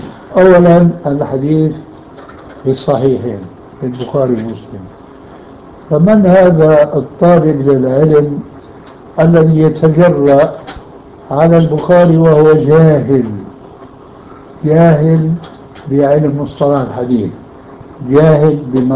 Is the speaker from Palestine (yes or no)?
no; Syria; اطرح امامك كما يقولون عندنا بالشام